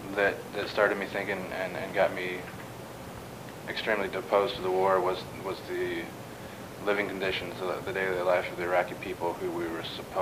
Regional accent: Indiana, United States; from Indiana.

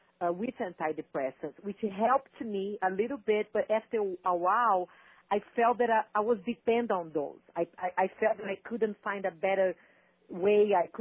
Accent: Brazil; now in Fargo, United States; I moved from Brazil to Fargo, North Dakota. So, yeah, the weather was a huge change. I came from 85 degrees to 30 below zero.

